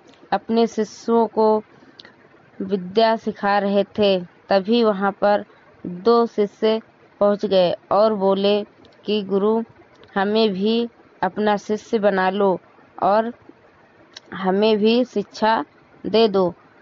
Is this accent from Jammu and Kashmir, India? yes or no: no; Hariharpur, Uttar Pradesh, India; मैं हरिहरपुर की रहने वाली हूँ, जिला सरावस्ती से।